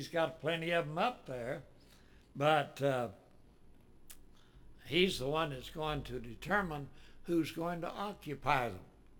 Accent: Texas, United States; When I was born, I was born in Texas. I didn't know what the United States was for a long time, you know. Even when I went to school, they taught Texas history.

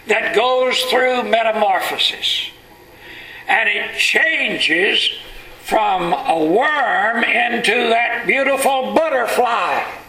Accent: Texas, United States; now in Southern California, United States; You don't see that much out here in Southern California, but where I was raised down in East Texas, they were just all over the place and there all the time.

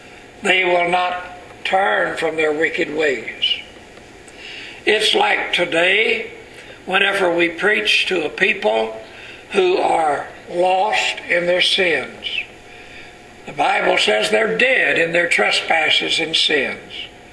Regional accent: Texas, United States; now in San Diego County, United States; But I can remember as a boy growing up in East Texas in the wintertime, there were no limbs, no leaves on the trees.

